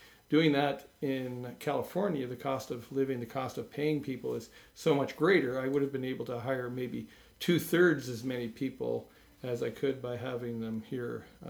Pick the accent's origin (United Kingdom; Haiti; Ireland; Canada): Canada; Toronto, Ontario; now in Buffalo, United States; growing up in the Toronto area as a kid, you know, my dad's American, my mom's Canadian, I never thought that I would be moving to Buffalo.